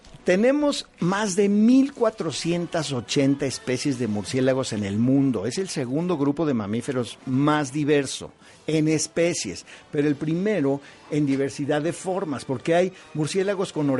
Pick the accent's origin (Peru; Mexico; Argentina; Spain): Mexico; como mexicanos, todos los que estamos en esta uh-huh. mesa